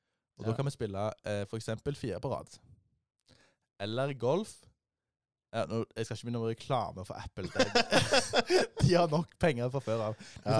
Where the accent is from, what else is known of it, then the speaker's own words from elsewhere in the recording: Sandnes, Rogaland, Norway; Jeg er fra Sandnes. Det har aldri vært snø der noen gang.